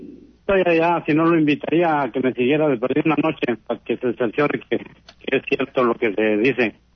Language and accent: Spanish; Luis Moya, Zacatecas, Mexico; Yo soy ahí cerca de Luis Moya, Zacatecas.